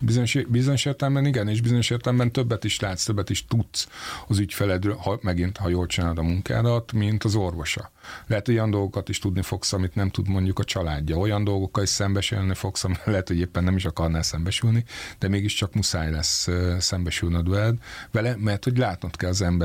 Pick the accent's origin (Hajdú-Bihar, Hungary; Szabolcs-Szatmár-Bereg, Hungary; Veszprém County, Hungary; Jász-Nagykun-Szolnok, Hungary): Jász-Nagykun-Szolnok, Hungary; én egy pici faluban nőttem föl, Szolnok